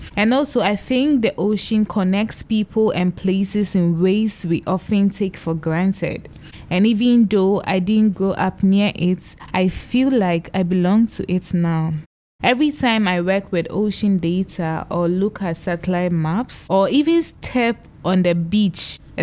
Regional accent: Ghana; So in Ghana, where I come from, I grew up inland, far from the waves.

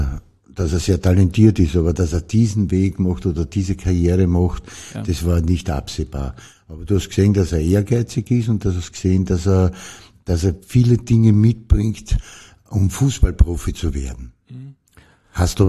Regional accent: Austria; die höchste Trainerposition, die es gibt bei uns in Österreich

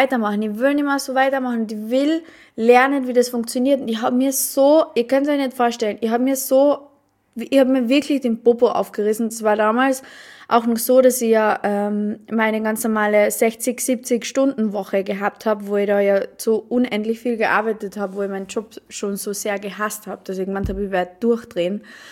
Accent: Carinthia, Austria; ich komme aus Kärnten, aus Österreich, aus einem mini kleinen Dorf. Kärnten kennt gefühlt nicht einmal jeder. Und dann komme ich auch noch so aus einem Mini-Dorf

